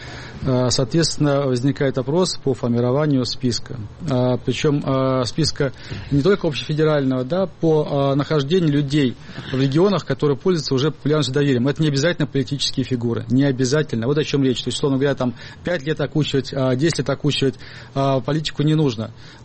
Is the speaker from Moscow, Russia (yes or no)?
no; Nakhodka, Primorsky Krai, Russia; born there; Я родился на Находке, во-вторых, я много поездил. Я когда жил в Ижевске, я прожил года два, наверное.